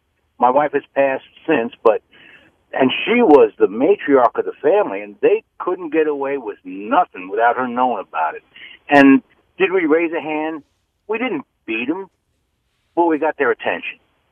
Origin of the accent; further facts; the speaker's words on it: New York, United States; Actually, my dad's side was from Brooklyn, but I grew up on Long Island.